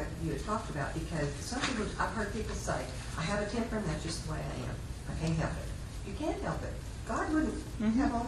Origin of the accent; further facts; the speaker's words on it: United States; I think living growing up in America, we think, nobody's going to trample on my rights.